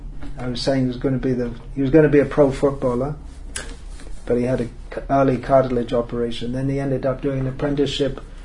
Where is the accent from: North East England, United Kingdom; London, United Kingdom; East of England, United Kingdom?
East of England, United Kingdom; Hemel Hempstead; that which you get growing up in Hemel Hempstead, in general.